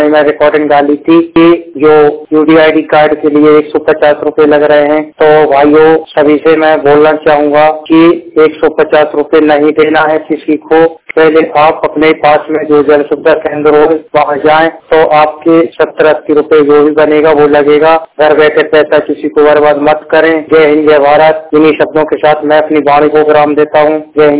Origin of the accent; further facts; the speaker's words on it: Uttar Pradesh, India; मैं उत्तर प्रदेश के झांसी जिले का निवासी हूँ